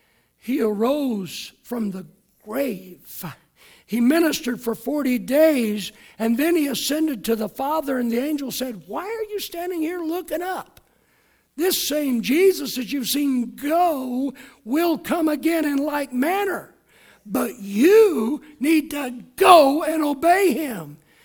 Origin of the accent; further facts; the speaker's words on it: Alameda, California, United States; When I was growing up in Alameda, we sang a song a lot called